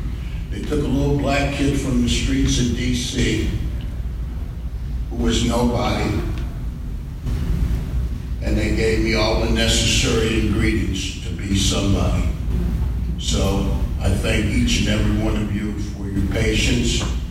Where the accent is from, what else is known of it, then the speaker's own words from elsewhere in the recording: Washington, District of Columbia, United States; also born or lived in Philadelphia; I was born in Washington, D.C., but when people ask me where I'm from, I say Philadelphia.